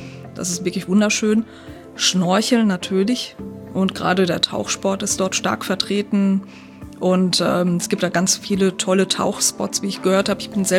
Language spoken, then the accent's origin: German; North Rhine-Westphalia, Germany; Ich komme jetzt selber aus dem Sauerland, das ist so ein bisschen so ähnlich, also vielleicht 500 Meter hoch ungefähr